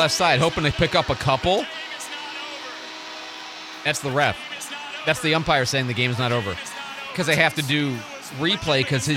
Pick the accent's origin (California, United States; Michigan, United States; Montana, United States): Michigan, United States; Detroit; also born or lived in Chicago; I grew up in Detroit, so everybody from Detroit's a Michigan fan. Then we moved to Chicago, and I went to the University of Illinois